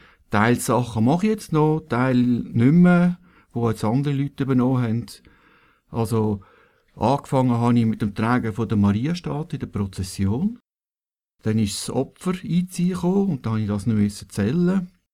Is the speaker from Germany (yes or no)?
no; Zwillisbach, Aargau, Switzerland; ich bin ja in Zwillisbach im Aargau aufgewachsen und habe mit meiner Mutter regelmässig den Rosenkranz besucht in der Kirche